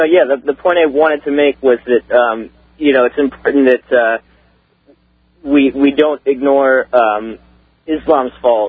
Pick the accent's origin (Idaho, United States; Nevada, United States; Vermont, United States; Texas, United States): Vermont, United States; now in Cape Cod, United States; Well, I'm from Vermont originally. Live down on Cape Cod now